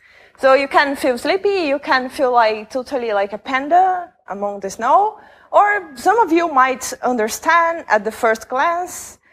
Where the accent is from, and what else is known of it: Brazil; English is a second language